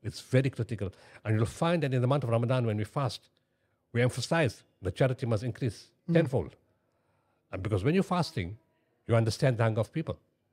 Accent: South Africa; Remember in South Africa pre-94, again, being Indian and not being a white and being a Muslim, there was always prejudice.

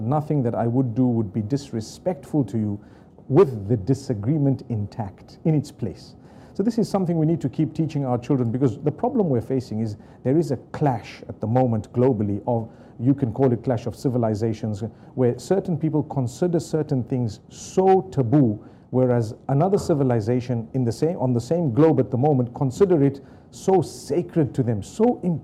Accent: Zimbabwe; I was born in Zimbabwe, raised in Zimbabwe. We schooled in the British schools or local schools which had the British flavor because

